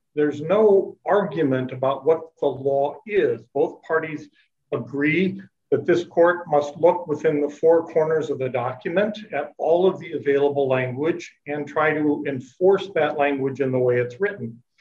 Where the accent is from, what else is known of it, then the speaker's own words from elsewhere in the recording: Mankato, Minnesota, United States; I'm an attorney from Mankato, Minnesota